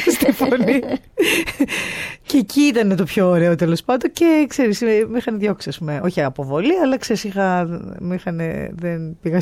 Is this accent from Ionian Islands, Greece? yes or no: no; Giannitsa, Central Macedonia, Greece; Εκεί που μεγάλωσα, ναι, στο χωριό μου.